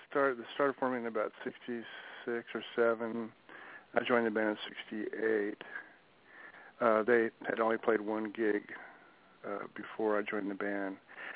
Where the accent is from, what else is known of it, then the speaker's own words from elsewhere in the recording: Corpus Christi, Texas, United States; also born or lived in San Antonio; now in Austin, United States; Yeah, I'm a true Texan, John. I was born in San Antonio, grew up in Corpus, and moved to Austin as soon as I could.